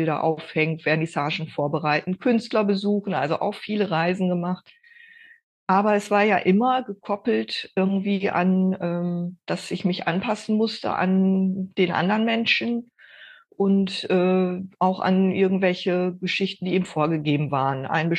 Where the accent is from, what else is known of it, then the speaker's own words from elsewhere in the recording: Osnabrück, Lower Saxony, Germany; born there; moved away as an adult; Ich bin eigentlich gebürtige Osnabrückerin und damals dann wegen Studium meines Mannes und so sind wir hier gelandet und fühlen uns hier pudelwohl.